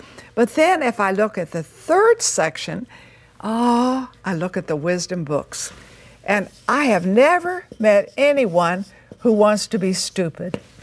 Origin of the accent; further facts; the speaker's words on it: Texas, United States; So I'm from Texas. I'm a Texan. My mother always canned in the summertime.